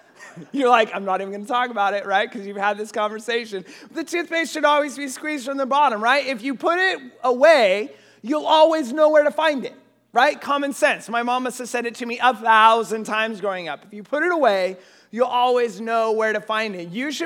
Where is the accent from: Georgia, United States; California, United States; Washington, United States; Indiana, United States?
Washington, United States; I grew up in Eastern Washington where like the weather changes and it stays changed, you know